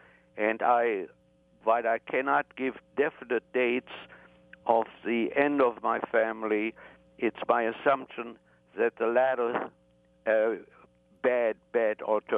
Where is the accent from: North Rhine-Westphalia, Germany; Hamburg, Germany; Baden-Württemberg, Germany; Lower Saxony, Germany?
Lower Saxony, Germany; Hildesheim; I got permission to visit my hometown, Hildesheim, near Hanover, because permission was needed.